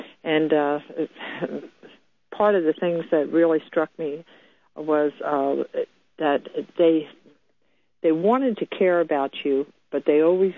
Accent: Philadelphia, Pennsylvania, United States; also born or lived in Mexico; Okay, I'm from Arkansas, originally from Philadelphia, and I lived 5 years in Mexico.

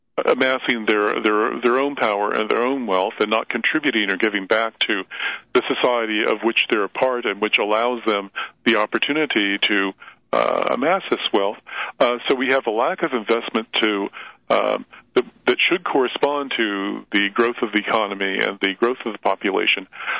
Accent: Iowa, United States; now in San Francisco, United States; I live in San Francisco. I come from Iowa, so a very different place, right? I grew up in rural Iowa.

